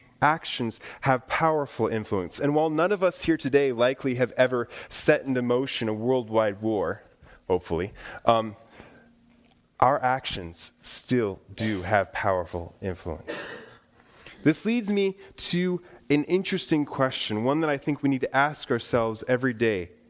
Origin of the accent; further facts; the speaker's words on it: Kalispell, Montana, United States; I grew up in Montana, Kalispell, Montana. So my dad was a pastor there.